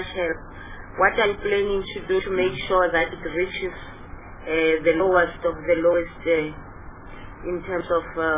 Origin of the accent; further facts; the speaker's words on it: Mpumalanga, South Africa; because for instance, I come from Mpumalanga.